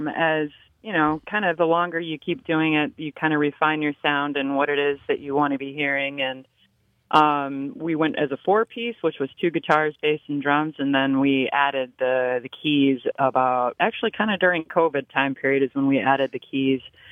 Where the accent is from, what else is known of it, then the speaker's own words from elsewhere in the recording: Minnesota, United States; Well, I grew up in Minnesota, and as we know in where we all live, there's a lot of snow that happens in the wintertime, and I was an only child.